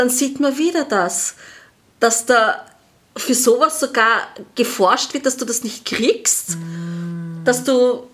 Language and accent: German; Austria; bei uns in Österreich